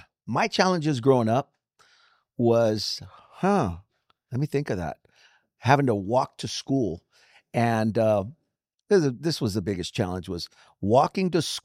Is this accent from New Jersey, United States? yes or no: no; Santa Monica, California, United States; And for us, it was different now because we come from Santa Monica. It was all white people and Hispanics.